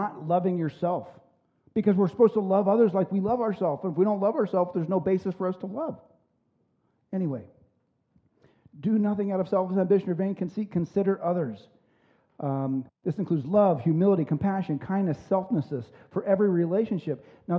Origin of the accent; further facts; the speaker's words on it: Reno, Nevada, United States; born and raised in Reno, Nevada, lived here.